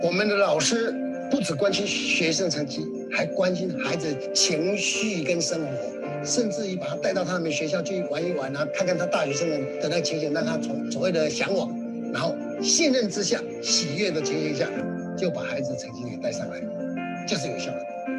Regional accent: Minxiong, Chiayi County, Taiwan; 我以前在台北世贸二馆担任馆长，目前在我的家乡嘉义民雄开了一间二手书店

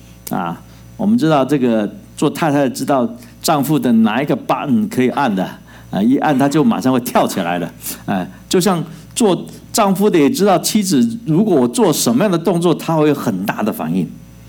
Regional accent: Taiwan; 他也是从台湾来的，那我也是从台湾来的

